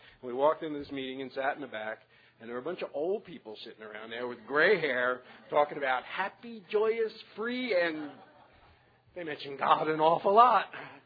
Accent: New Jersey, United States; moved away as an adult; also born or lived in Alabama / Alaska; I was a teacher in Alabama and then moved to Alaska. A little geographic. I grew up in New Jersey, moved to Alabama, and then Alaska.

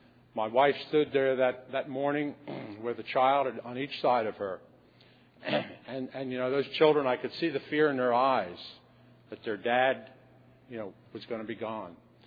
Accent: New York City, New York, United States; I'm originally from New York City. I grew up seeing people, homeless people

